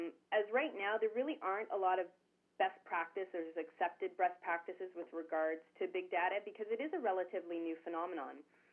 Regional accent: Canada; I'm coming from Canada

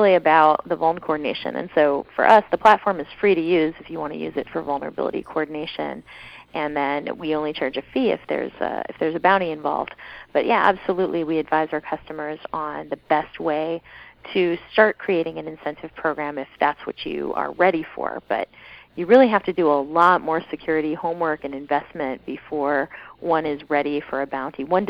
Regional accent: Arlington, Massachusetts, United States; I grew up in Arlington, Massachusetts, and back then the 2600 meetings were in Cambridge

